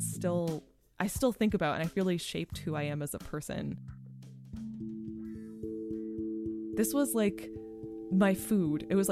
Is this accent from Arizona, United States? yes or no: no; California, United States; And I'm really fortunate that I grew up in the Bay Area, where there were a lot of queer books in the teen section